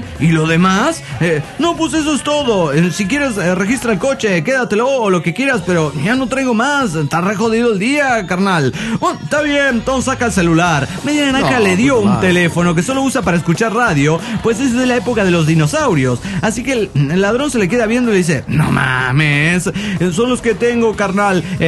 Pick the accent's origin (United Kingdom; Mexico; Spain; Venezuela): Mexico; Coacalco, State of Mexico; de Coacalco.